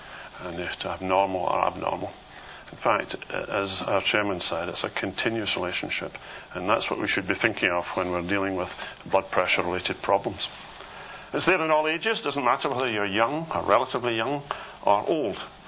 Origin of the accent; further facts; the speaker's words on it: Glasgow, Scotland, United Kingdom; And of course I come from Glasgow